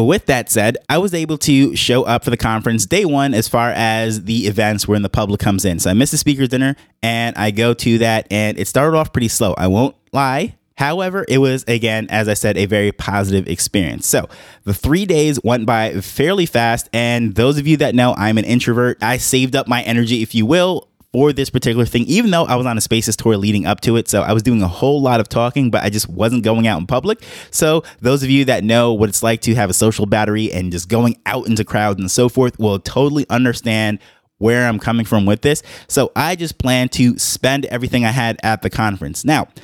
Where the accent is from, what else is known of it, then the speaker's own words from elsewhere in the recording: New York, United States; I grew up in New York, so I have a lot of friends, family, and colleagues in New York.